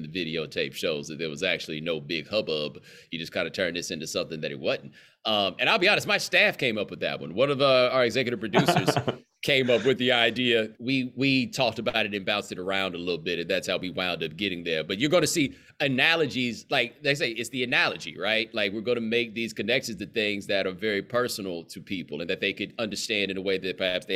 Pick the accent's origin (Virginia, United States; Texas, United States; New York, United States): Texas, United States; Houston; also born or lived in Atlanta; Well, I grew up in Houston. I was born in Atlanta. I went to college in Atlanta. My parents have lived in Atlanta for the last 25 years.